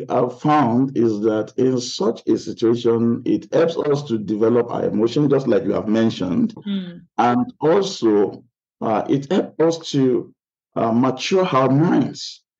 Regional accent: Nigeria; English is a second language; now in South Korea; I am a Nigerian.

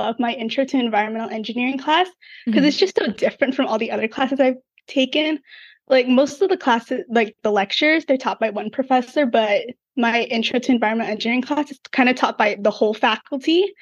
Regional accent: Baldwin Park, California, United States; So I'm from Baldwin Park, California, and I went to Monrovia High School, which is like a little city in the middle of SoCal.

